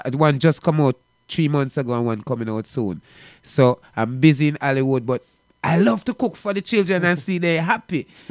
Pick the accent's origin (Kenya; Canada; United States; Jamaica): Jamaica; the porridge is a special thing that we grew up on in Jamaica. We grew and porridge in Jamaica as little youth